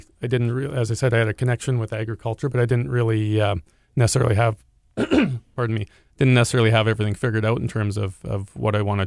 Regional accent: Winnipeg, Manitoba, Canada; I grew up in Winnipeg, but always had roots in rural Manitoba and agriculture.

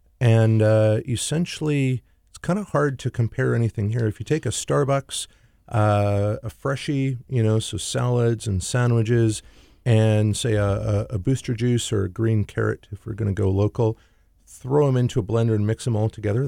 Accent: Canada; being Canadian, I just didn't understand that end of things at all.

